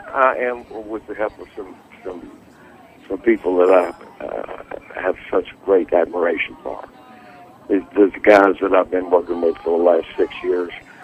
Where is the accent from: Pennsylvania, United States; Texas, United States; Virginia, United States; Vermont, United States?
Texas, United States; I'm from Texas, but I don't own the place.